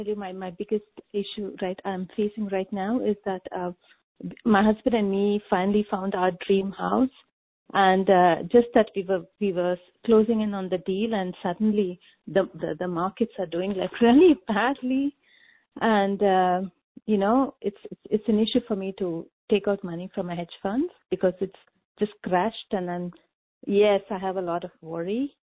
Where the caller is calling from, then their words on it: Austria; calling from Austria.